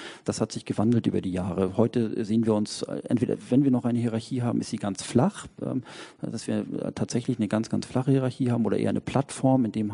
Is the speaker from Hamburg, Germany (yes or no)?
no; Lower Saxony, Germany; Ich komme aus Niedersachsen.